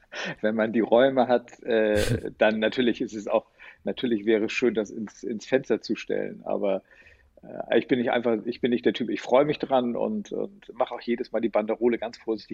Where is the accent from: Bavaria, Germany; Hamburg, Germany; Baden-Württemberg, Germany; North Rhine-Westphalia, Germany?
Hamburg, Germany; ich bin zwar Hamburger, aber ehrlich gesagt eine ziemliche Landratte.